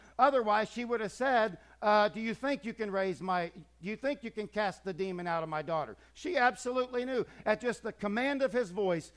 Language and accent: English; Titusville, Florida, United States; I was a kid growing up in the Space Center, and this was commonplace, by the way. I was right there at Cape Canaveral, Titusville, Florida.